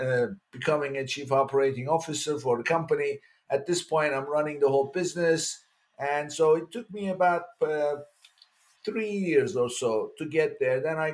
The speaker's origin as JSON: {"language": "English", "region": "Istanbul", "country": "Turkey", "tie": "born or raised there", "moved": "as an adult", "said": "I'm an immigrant. I grew up in Turkey, in Istanbul. I went to college in one of the Ivy League schools in Turkey."}